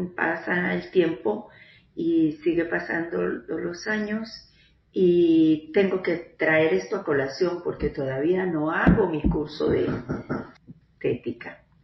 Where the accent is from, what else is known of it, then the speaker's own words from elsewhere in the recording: Ibagué, Tolima, Colombia; los dos son nacidos en Cali y yo soy de Ibagué